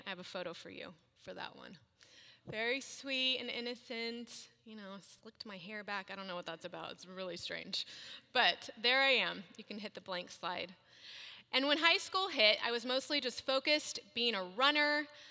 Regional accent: Yorba Linda, California, United States; I grew up in Yorba Linda. I don't know if you guys know where that is. It's probably about a good hour and a half, depending on traffic. And I was born and raised in a really solid Christian home.

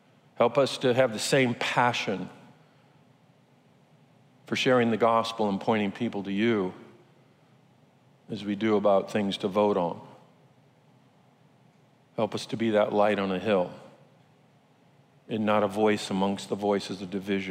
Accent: United States; My Constitution comes from Matthew 28 as a pastor. As an American, it's in Washington, D.C.

